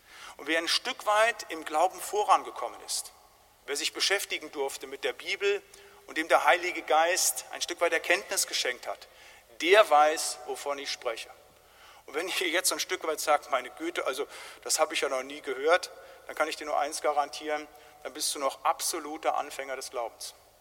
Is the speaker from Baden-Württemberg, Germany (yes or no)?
no; North Rhine-Westphalia, Germany; da wo ich herkomme, in den Gemeinschaftskreisen des Siegerlandes, da ist es grundsätzlich so gewesen